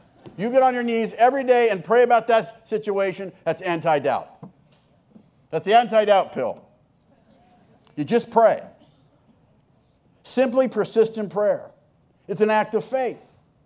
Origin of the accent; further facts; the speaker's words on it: La Mesa, California, United States; I mean, I grew up in La Mesa. That's on the hill, not in the pit.